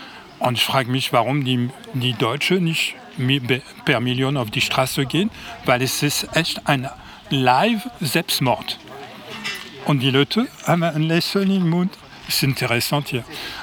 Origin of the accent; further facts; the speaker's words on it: France; now in Germany; ich bin Franzose, in Frankreich ist ständig Rambazamba gegen die Oligarchie